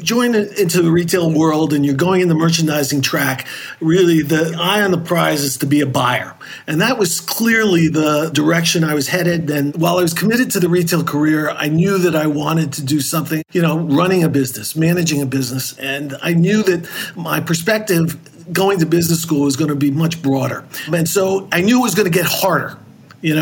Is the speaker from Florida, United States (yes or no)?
yes; Miami, Florida, United States; I grew up in Miami, Florida, an actual native of Miami. I was there until I went to college